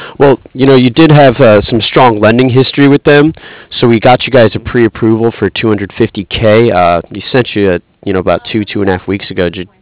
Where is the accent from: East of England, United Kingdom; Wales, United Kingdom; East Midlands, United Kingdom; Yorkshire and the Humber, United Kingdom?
Wales, United Kingdom; Cardiff; I'm from Cardiff.